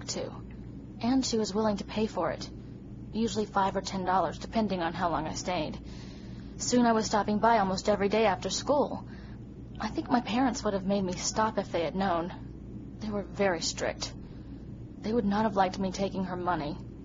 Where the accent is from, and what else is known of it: Toronto, Ontario, Canada; born or raised there